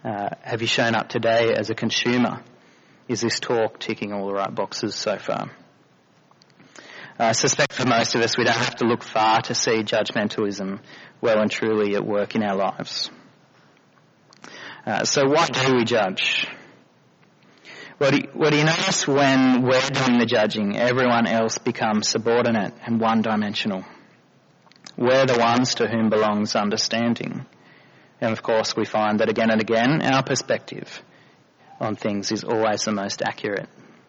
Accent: Lismore, New South Wales, Australia; You can tell I grew up in Lismore.

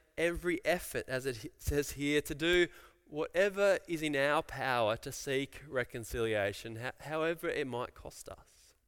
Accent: Lismore, New South Wales, Australia; also born or lived in Brisbane / Hobart; For me, I grew up in Lismore, moved to Brisbane and then to Hobart.

